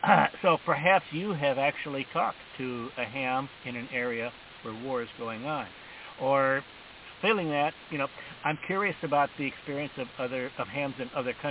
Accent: United States; Speaking as an American, a USian

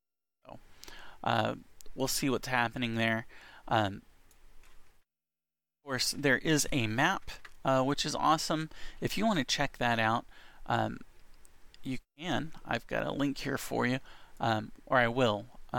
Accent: United States; as an American, my geography's bad, so it's really neat to see.

